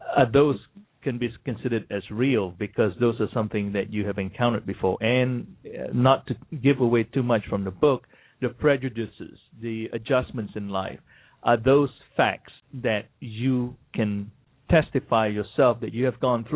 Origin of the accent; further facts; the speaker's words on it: Malacca, Malaysia; I'm originally from Malacca, Malaysia, and we have a huge Portuguese settlement in Malacca, Malaysia.